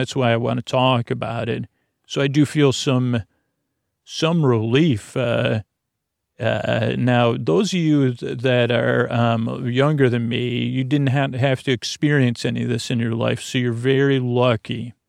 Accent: Syracuse, New York, United States; well, let's go through the dial of a kid when I was growing up in Syracuse.

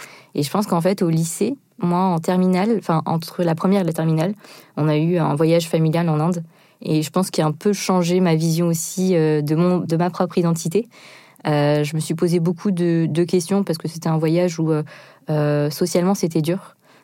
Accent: France; Alors moi, j'aime bien dire que je suis française de culture tamoule plus précisément de culture tamoule indienne.

